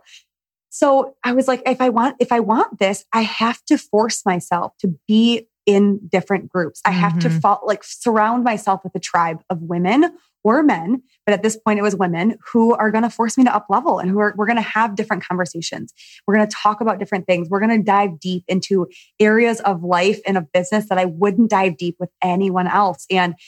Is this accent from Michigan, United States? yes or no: yes; Michigan, United States; you and I have something in common where we're from Michigan and in the Midwest